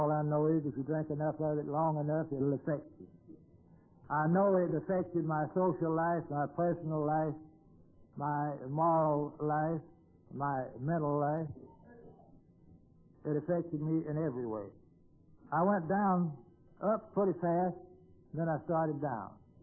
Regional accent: Georgia, United States; I was raised over in Middle Georgia, son of a Methodist steward, the old Methodist church.

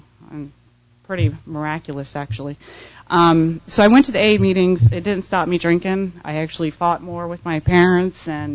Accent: Vero Beach, Florida, United States; born there; I was born in Vero Beach, Florida, to my mom and dad, obviously.

